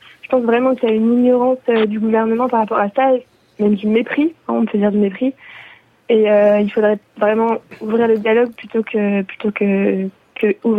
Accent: Angers, Pays de la Loire, France; moi je venais d'Angers.

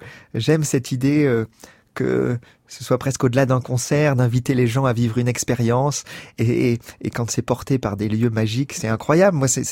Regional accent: Bordeaux, Nouvelle-Aquitaine, France; born there; J'ai étudié dans les conservatoires avec passion, d'abord à Bordeaux, qui est ma ville natale, puis au Conservatoire supérieur Paris.

